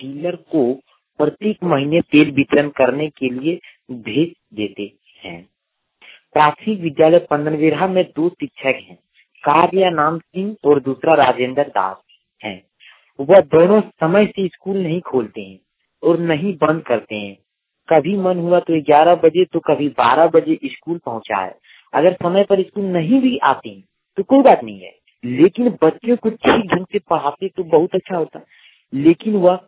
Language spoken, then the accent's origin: Hindi; Pandanbera, Jharkhand, India; ग्राम पंदन बेरा, थाना जसीडी, जिला देवघर का निवासी हूँ।